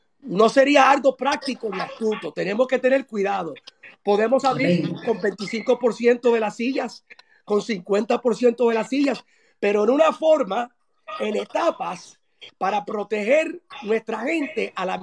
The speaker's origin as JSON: {"language": "Spanish", "country": "Puerto Rico", "said": "somos latinos, somos puertorriqueños, somos gente de abrazo, de cariño, de expresión."}